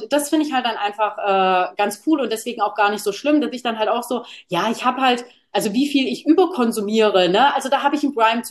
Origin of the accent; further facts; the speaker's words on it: Munich, Bavaria, Germany; ich komme ja aus München